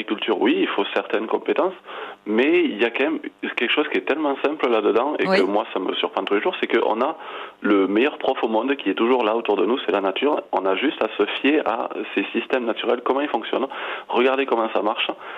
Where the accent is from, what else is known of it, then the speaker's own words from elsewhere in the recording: Gabon; now in France; Moi, j'ai grandi en Afrique, au Gabon, donc au milieu d'une faune vraiment foisonnante de vie et d'une flore tout juste incroyable.